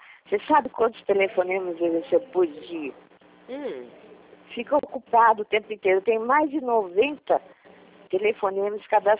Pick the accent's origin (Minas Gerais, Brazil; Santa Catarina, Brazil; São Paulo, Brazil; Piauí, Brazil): São Paulo, Brazil; Bauru; Não, eu sou de Bauru